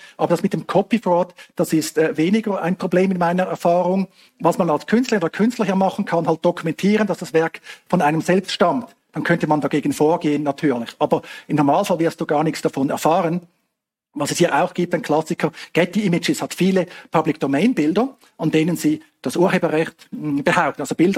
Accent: Switzerland; als bei uns in der Schweiz

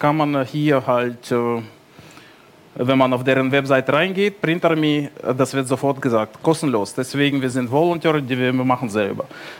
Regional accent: Frankfurt, Hesse, Germany; ich komme aus Frankfurt

